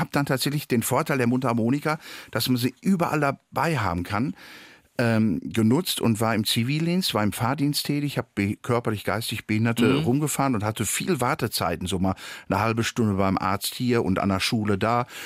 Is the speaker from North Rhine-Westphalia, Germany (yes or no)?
yes; North Rhine-Westphalia, Germany; ich komme aus Nordrhein-Westfalen